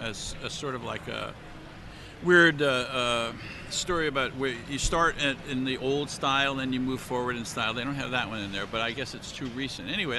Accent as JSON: {"language": "English", "region": "New York", "country": "United States", "said": "since I come from New York and everybody in New York, everybody in New Jersey knows I came from New York."}